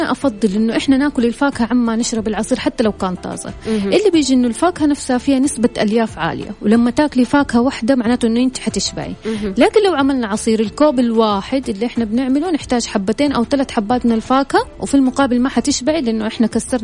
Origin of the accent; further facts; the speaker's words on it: Saudi Arabia; وهذه دائما مسببة أزمة عندنا في السعودية.